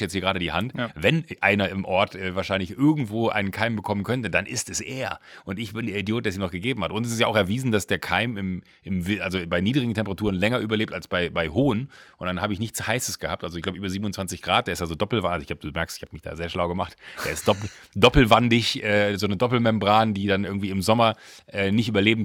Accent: Gangelt, North Rhine-Westphalia, Germany; bei uns irgendwie in Gangelt in Deutschland, also in NRW, da Heinsberg, das ist bei mir die Ecke, da wo ich groß geworden bin.

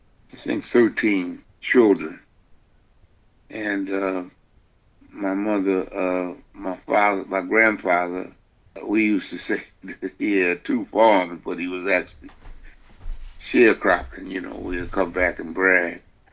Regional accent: Philadelphia, Pennsylvania, United States; born there; Yeah, I was born in Philly.

